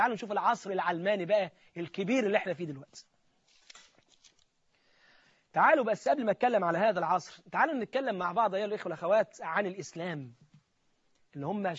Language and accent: Arabic; Egypt; في مؤتمر الاديان اللي كان عندنا في مصر